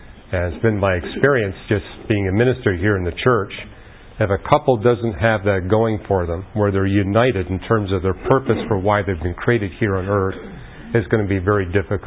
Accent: Canada; when I was a child growing up in Canada, divorce was not easy.

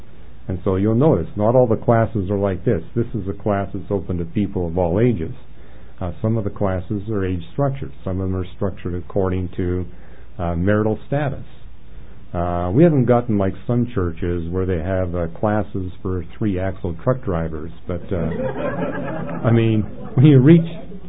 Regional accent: Canada; You know, I came from Canada, and Canada also, like the United States, has a huge influx of immigrants.

